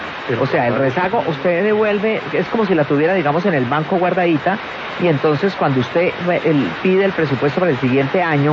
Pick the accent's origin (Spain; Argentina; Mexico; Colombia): Colombia; Valle del Cauca; Yo como no soy bogotana, soy vallecaucana